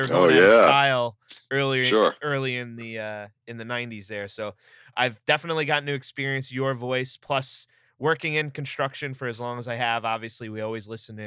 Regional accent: Bethpage, New York, United States; I grew up in Bethpage.

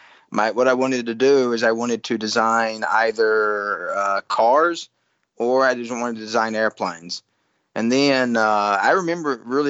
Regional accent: Kentucky, United States; Yeah, I'm actually from Kentucky. I'm from the Southeast United States

